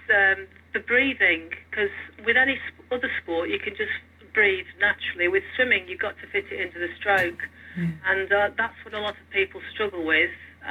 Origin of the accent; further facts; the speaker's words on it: Blackpool, North West England, United Kingdom; I'm from Blackpool and I was used to the cold.